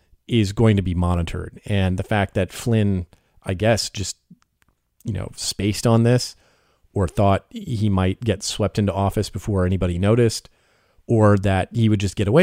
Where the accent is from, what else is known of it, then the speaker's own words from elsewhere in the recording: United States; I am the American journalist, as you might have guessed